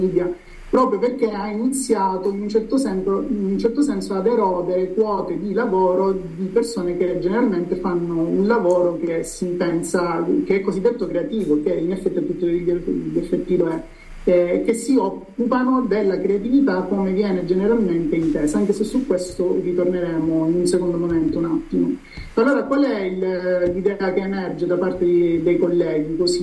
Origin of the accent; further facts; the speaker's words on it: Sicily, Italy; now in Oristano, Italy; sono siciliano ma insegno ad Oristano